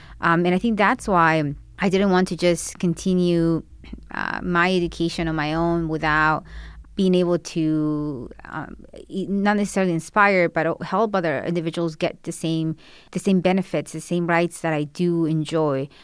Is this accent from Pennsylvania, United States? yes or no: no; Culver City, California, United States; So growing up in Venice, in the Venice area, in Culver City, I had a lot of friends who will say things like that about my parents